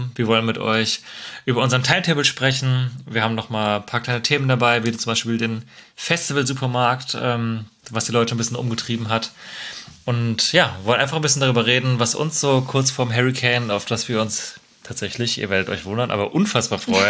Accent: Marburg, Hesse, Germany; Deswegen beginnt unsere Reise tatsächlich, weil wir auch noch in meine Heimat Marburg vorher fahren, morgen schon.

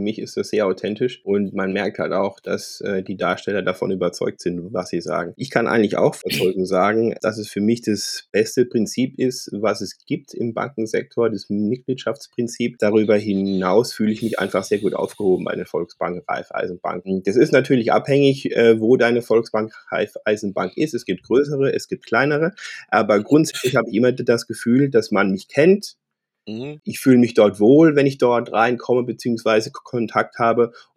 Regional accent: Rhineland-Palatinate, Germany; Ich komme aus der Pfalz

